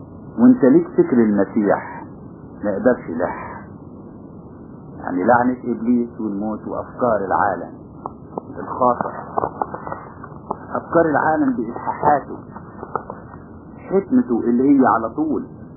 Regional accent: Upper Egypt, Egypt; انا شفته بنفسي، لان عندنا في الصعيد شفته

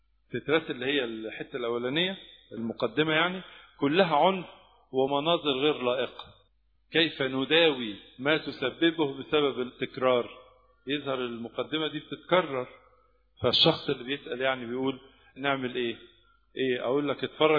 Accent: Egypt; احنا بس اللي عندنا في مصر

